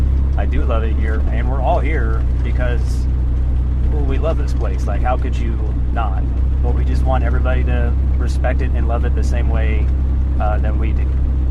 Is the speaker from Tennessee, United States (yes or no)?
no; Columbus, Ohio, United States; I'm from Columbus, Ohio, originally. Went to Ohio State University, got a degree in Parks, Rec, and Tourism Management, and then I had an opportunity to apply for National Park stuff out west.